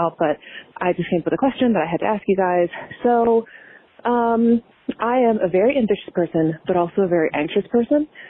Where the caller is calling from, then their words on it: Maryland, United States; I'm calling from Maryland, and I am absolutely obsessed with your podcast.